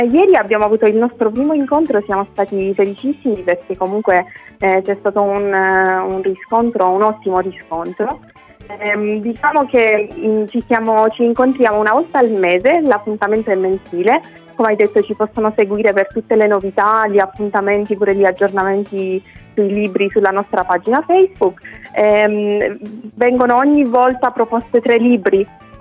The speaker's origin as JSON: {"language": "Italian", "country": "Iran", "second_language": "Italian", "said": "Sì, esatto, essendo iraniana"}